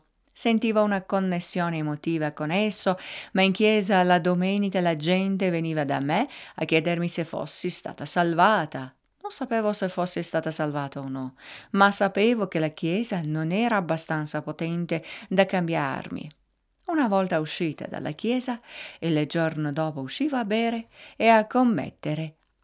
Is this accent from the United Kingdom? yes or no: yes; England, United Kingdom; i miei genitori sono italiani, e poi mio padre siciliano e mia madre del nord, ma sono nata e cresciuta in Inghilterra.